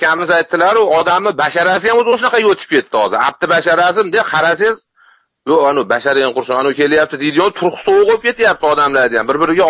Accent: Margilan, Fergana Region, Uzbekistan; Marg'ilondanman.

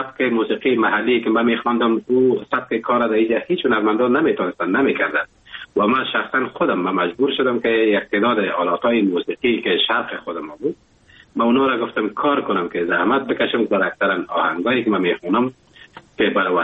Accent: Afghanistan; now in Germany; افغانستان عزیز ما که مهر چقدر برای ارتباط وطنم بگویم هنوزم کم است

